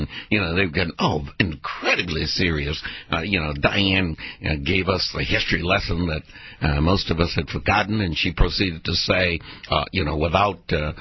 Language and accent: English; Mineola, United States; There is Paris, San Francisco, and my hometown of Mineola.